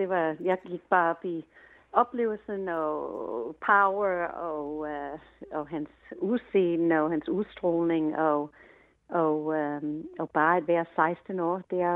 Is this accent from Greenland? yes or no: no; New York, United States; now in Denmark; Jeg voksede op i New York State, cirka halvanden time fra Woodstock.